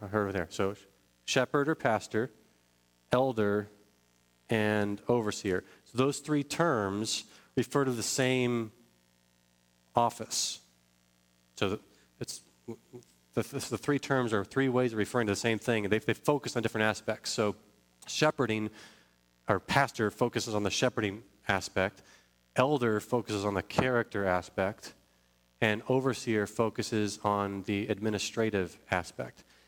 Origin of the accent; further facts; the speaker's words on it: San Jose, California, United States; also born or lived in Roanoke, United States / Detroit, United States / San Diego, United States / Boston, United States; And so I grew up in suburbs. This is a suburb. So I grew up in San Jose, California. We moved all over.